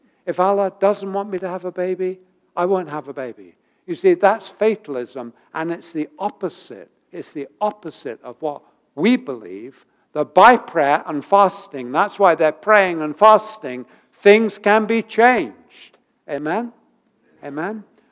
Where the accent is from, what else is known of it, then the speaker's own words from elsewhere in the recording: England, United Kingdom; I grew up in England. It was not a very Christian country at that time.